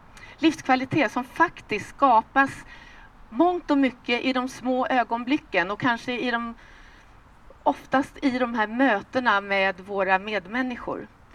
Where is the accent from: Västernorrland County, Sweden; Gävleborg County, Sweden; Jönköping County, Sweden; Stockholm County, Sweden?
Stockholm County, Sweden; Värmdö; Ute på vid Värmdö kyrka, Ängsvik, där jag växte upp. En grannkommun till Tyresö, skärgårdskommun.